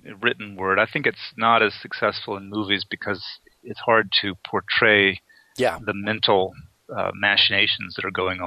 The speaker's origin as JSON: {"language": "English", "town": "Fort Worth", "region": "Texas", "country": "United States", "tie": "born or raised there", "said": "I grew up in Fort Worth, Texas, and there were really only two sports in Texas when I was growing up, and that was football and spring football."}